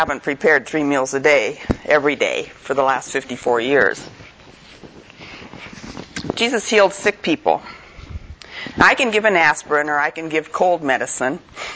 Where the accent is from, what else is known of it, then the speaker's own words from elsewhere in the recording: Oregon, United States; It was really interesting listening to Helen talk, because she was raised in Michigan and I was raised in Oregon, but our lives weren't that different.